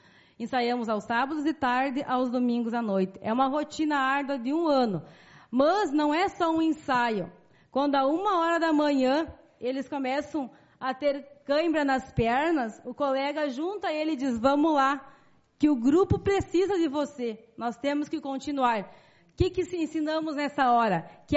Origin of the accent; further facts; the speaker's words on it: Rio Grande do Sul, Brazil; Nós não desistimos, porque nós somos gaúchos, tradicionalistas.